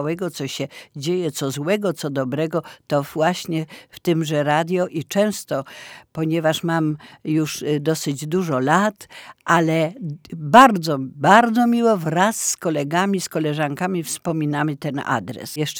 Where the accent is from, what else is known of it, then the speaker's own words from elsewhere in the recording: Kraków, Lesser Poland, Poland; Moje serce bije od początku Krakowem, dlatego że urodziłam się w Krakowie. Mieszkałam od samego początku. W centrum Krakowa, przy ulicy Wielopole 8. Bardzo znany adres.